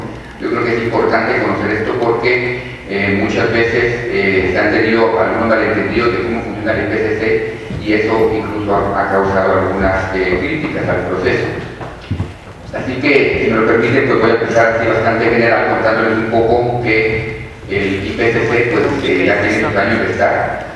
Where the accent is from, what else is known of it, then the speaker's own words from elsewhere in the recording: Guatemala City, Guatemala Department, Guatemala; ver lo similar que es esta región al área de donde yo vengo, la ciudad de Guatemala